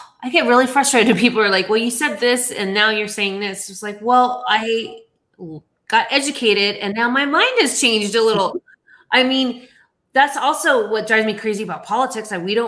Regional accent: Scottsdale, Arizona, United States; also born or lived in California, United States; when I was younger, I was raised in Scottsdale, Arizona in the 70s.

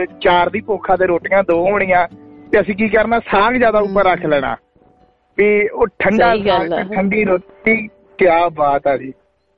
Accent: Rajoke, Punjab, India; ਤੇ ਮੈਂ ਉਸੇ ਏਰੀਏ ਤੋਂ ਆ ਜੀ, ਤੁਹਾਡੇ ਏਰੀਏ ਤੋਂ ਹੀ ਆ, ਪਰ ਮੇਰਾ ਪਿੰਡ ਰਾਜੋਕੇ ਆ ਜੀ।

